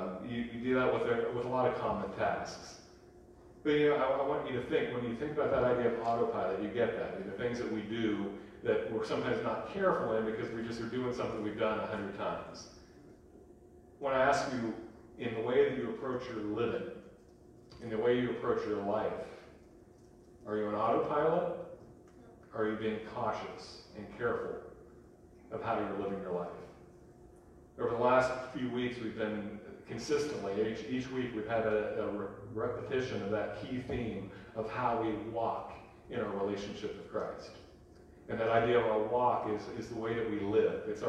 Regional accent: Shawville, Pennsylvania, United States; the 10-minute trip from Clearfield, where I grew up in Shawville, outside of Clearfield, because it was down a hill, windy.

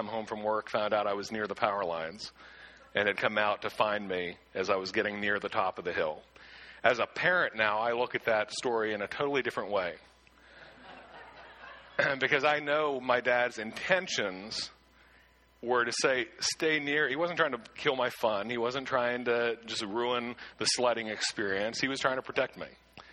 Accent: Shawville, Quebec, Canada; I grew up on, if you know Shawville at all, I grew up on Shawville Hill, literal hill.

